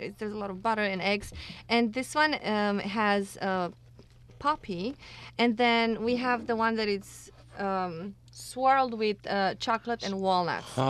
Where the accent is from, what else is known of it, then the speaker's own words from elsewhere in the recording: Romania; accent: Romanian; Then a few things that my mother makes. I'm from Romania.